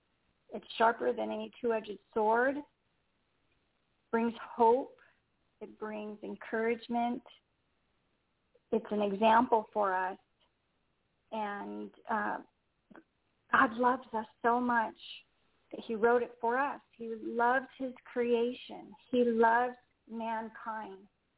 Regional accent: California, United States; also born or lived in Florida; So we moved from Florida to California about third grade, and we started going to a Presbyterian church.

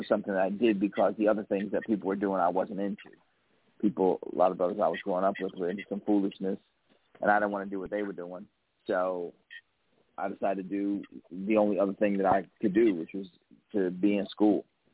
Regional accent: Middletown, Connecticut, United States; I grew up in Connecticut, in a place called Middletown, Connecticut.

